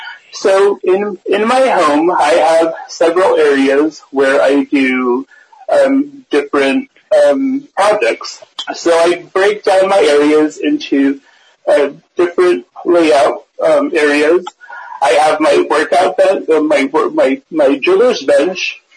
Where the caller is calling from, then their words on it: New Mexico, United States; I am calling in from New Mexico.